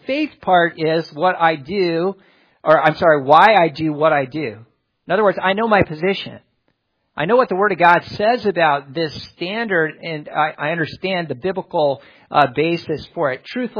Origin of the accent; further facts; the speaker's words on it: California, United States; also born or lived in La Crosse, Wisconsin / Lake Mills, Wisconsin; I was there from 0 to 3. I was born there in La Crosse. And then from there, we went to Lake Mills, Wisconsin, Rock Lake Baptist Church. And dad pastored there my age from about 3 years old up to 8 years old. And then we went to California.